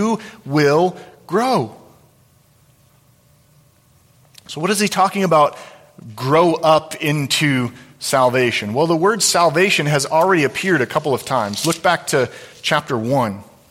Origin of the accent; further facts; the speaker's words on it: Illinois, United States; I remember as a kid, I grew up an hour outside Chicago during the Bulls era with Michael Jordan and Scottie Pippen and Dennis Rodman, maybe lost on most all of you.